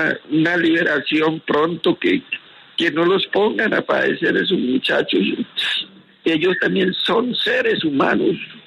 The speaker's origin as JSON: {"language": "Spanish", "town": "Cúcuta", "region": "Norte de Santander", "country": "Colombia", "said": "De Cúcuta."}